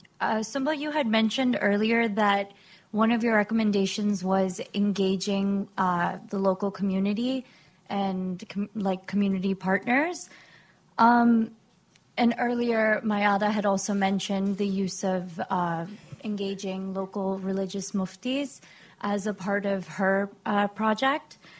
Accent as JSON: {"language": "English", "country": "Pakistan", "said": "I'm also from Pakistan."}